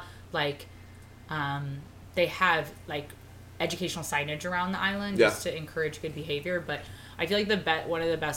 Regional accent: Arizona, United States; I'm from Arizona.

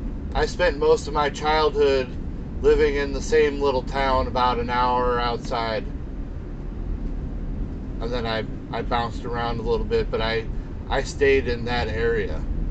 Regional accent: St. Louis, Missouri, United States; I grew up in the St. Louis area. Okay. I lived the first 40 years of my life there.

